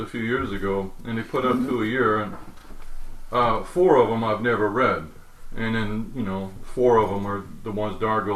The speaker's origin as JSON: {"language": "English", "country": "United States", "said": "I'm American, and that's the kind of comics I like."}